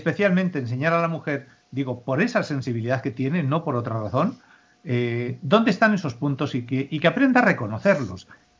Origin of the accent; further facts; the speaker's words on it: Spain; now in Mexico; como yo, como pues vivo en México, pero soy español, y tengo una educación, pues digamos de allá